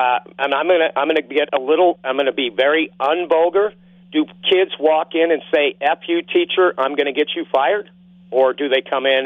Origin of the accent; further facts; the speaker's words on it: Utah, United States; And even Utah's gone bad, Tom. I'm sorry. I mean, I'm giving up on my home state.